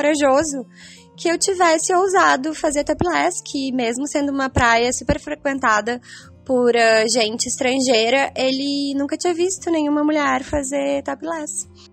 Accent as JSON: {"language": "Portuguese", "region": "Rio Grande do Sul", "country": "Brazil", "said": "eu sou gaúcha, do Vale do Taquari."}